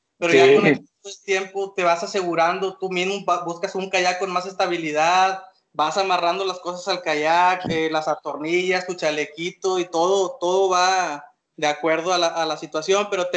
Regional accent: Montemorelos, Nuevo León, Mexico; Soy de Montemorelos, Nuevo León, México.

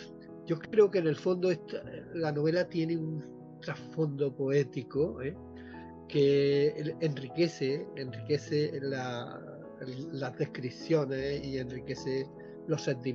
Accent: Lucena, Andalusia, Spain; Lucena, que es mi pueblo, la ciudad donde yo vivo

